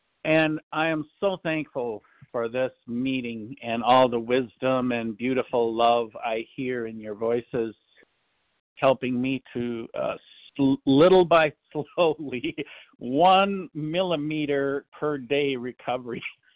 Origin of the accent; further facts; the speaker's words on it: Minnesota, United States; I am from Minnesota, Yasher, you betcha. Yeah, it's cold up here, I tell you what.